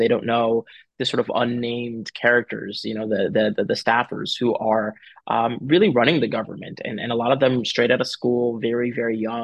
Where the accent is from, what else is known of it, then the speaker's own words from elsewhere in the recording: Miami, Florida, United States; So I grew up in Miami, Florida. I'm a first generation American to parents who are immigrants from Ecuador and the Dominican Republic, respectively.